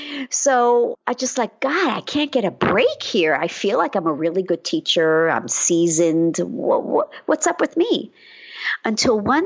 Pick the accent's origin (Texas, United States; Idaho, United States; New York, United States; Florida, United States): New York, United States; I grew up in New York. My early life was on Long Island. Wasn't a very diverse area.